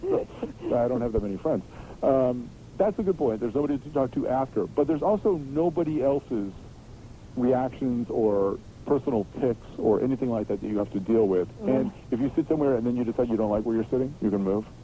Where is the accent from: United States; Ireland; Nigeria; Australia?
Ireland; Being Irish, I'm lucky if I can show up on the 25th